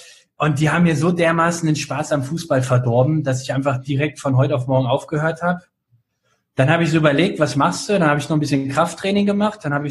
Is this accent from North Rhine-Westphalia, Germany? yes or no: yes; Bielefeld, North Rhine-Westphalia, Germany; moved away as an adult; now in Mannheim, Germany; Ja, mit 18 habe ich die Stadt gewechselt, also ich bin in Bielefeld aufgewachsen.